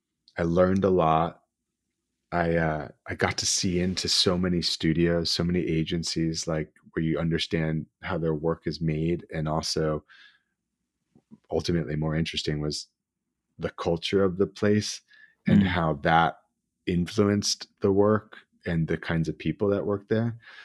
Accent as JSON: {"language": "English", "region": "New York metropolitan area", "country": "United States", "said": "But I'm from New York, New Jersey. So this is kind of home, anyway."}